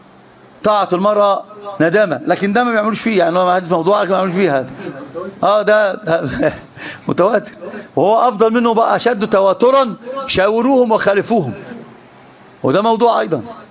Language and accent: Arabic; Egypt; عندنا في مصر بق يعني كاسه يعني ايش فم، تشرب بق خمره ما تصليش، لازم تغسل بقك تغسل فمك، يعني انا اترجم واقول بالمصري